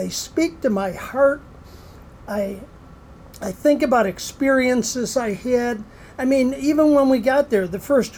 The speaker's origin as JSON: {"language": "English", "town": "Kenmore", "region": "New York", "country": "United States", "tie": "born or raised there", "also_born_or_lived": "Buffalo", "said": "I went back to my hometown, Buffalo, New York. Actually grew up in a suburb of Buffalo, Kenmore, New York."}